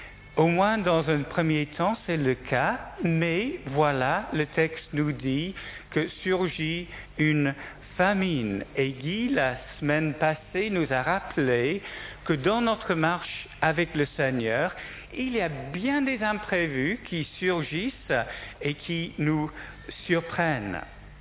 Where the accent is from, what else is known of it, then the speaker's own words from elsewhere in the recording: Liverpool, North West England, United Kingdom; Quand moi j'étais jeune, j'ai grandi à Liverpool